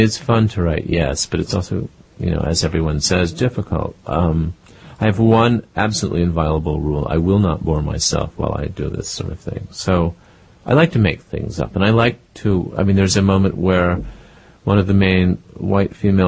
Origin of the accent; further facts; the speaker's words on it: Washington, District of Columbia, United States; I grew up in Washington, D.C., and my father worked for Lyndon Johnson